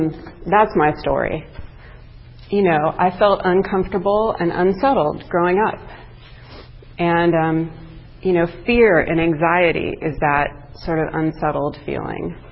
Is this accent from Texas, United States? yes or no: no; Torrance, California, United States; I grew up in Torrance, and I was the only white girl with all Japanese American friends